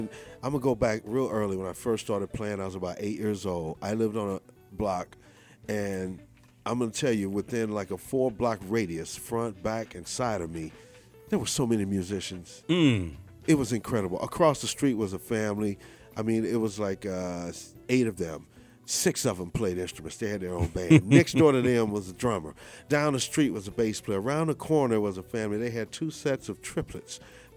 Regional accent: Kansas City, Missouri, United States; also born or lived in Louisiana; I grew up in Kansas City. I was born in Louisiana.

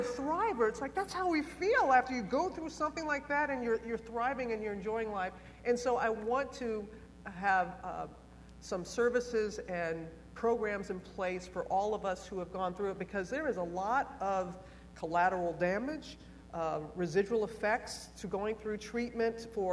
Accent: Mississippi, United States; Tennis was my love growing up in Mississippi.

